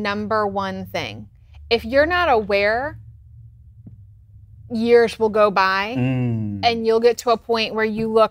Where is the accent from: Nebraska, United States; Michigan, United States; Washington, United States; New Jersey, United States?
Michigan, United States; So I grew up in Michigan.